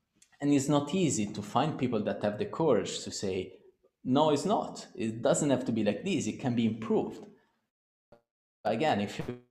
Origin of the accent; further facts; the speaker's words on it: Italy; born there; English is a second language; also born or lived in Singapore; Yeah, I mean, I was born in Italy, but do I feel Italian? No, not really.